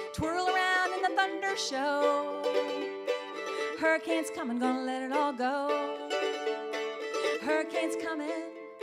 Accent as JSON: {"language": "English", "region": "Arizona", "country": "United States", "lives_now": "Canada", "said": "gone back to Arizona where I'd come from. And now I live in Canada because I'm married a Canadian"}